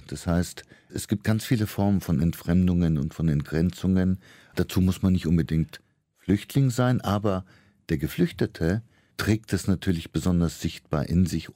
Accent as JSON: {"language": "German", "country": "Kenya", "tie": "born or raised there", "also_born_or_lived": "India", "said": "Da kenne ich mich ja aus, ich bin ja in Kenia aufgewachsen und habe lange in Indien gelebt."}